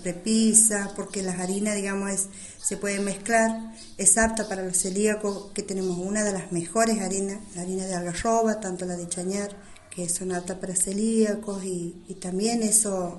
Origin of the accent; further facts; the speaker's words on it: Simbolar, Santiago del Estero, Argentina; Mi pueblo se llama Estación Sin Volar y tengo mi emprendimiento.